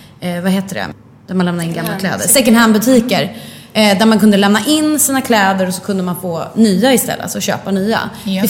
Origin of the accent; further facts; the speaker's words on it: Sweden; now in United States; Men när jag flyttade till USA då blev det mer uppenbart. Just vi säger såhär med kläder till exempel. Hemma i Sverige så slängde jag ganska mycket kläder.